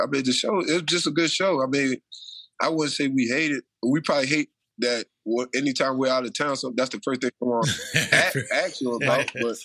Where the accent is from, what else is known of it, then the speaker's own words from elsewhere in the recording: Baltimore, Maryland, United States; if someone don't know me and I'm out of town and they know I'm from Baltimore